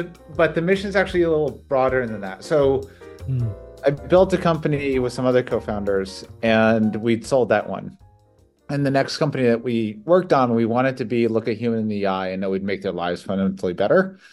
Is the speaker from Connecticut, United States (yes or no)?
yes; Connecticut, United States; like growing up in Connecticut, it was kind of like somewhat a culture of you can't, or here's why it'll fail.